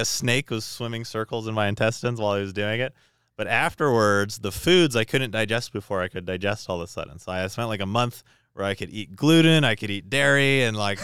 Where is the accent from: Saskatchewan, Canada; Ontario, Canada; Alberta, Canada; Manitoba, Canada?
Ontario, Canada; Toronto; I'm from Toronto, so all the early parts of the story in Toronto.